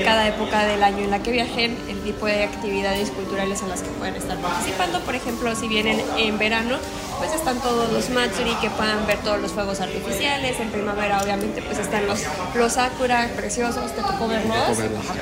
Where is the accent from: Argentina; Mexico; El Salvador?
Mexico; nosotros como mexicanos, pues también poder compartir un poco más sobre quiénes somos y de cómo es México